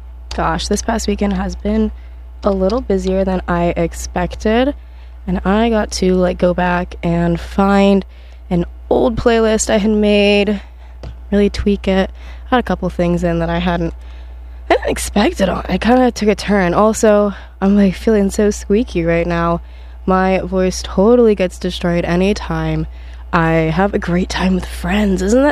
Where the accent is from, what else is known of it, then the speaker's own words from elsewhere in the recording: Maryland, United States; Maybe it's because I'm from Maryland.